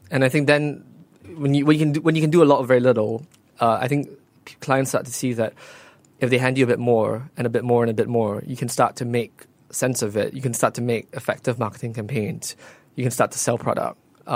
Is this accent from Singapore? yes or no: yes; Singapore; We were, as a Singaporean, kind of consuming Singapore culture, consuming regional culture